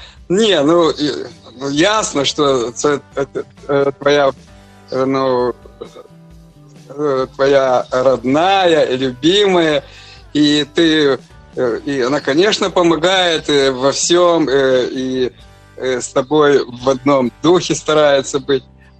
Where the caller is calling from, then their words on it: Germany; Я з Німеччини, і … мою дружину Віра.